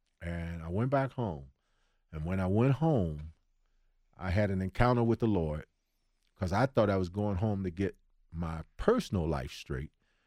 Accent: St. Louis, Missouri, United States; growing up in St. Louis, Missouri, and all the stuff I went through.

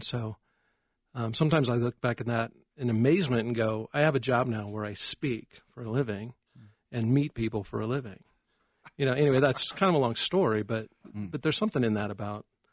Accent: Pine Junction, Colorado, United States; Yeah, I grew up in Pine Junction, Colorado, which is halfway between Bailey and Conifer, up 285, about an hour southwest of Denver or so.

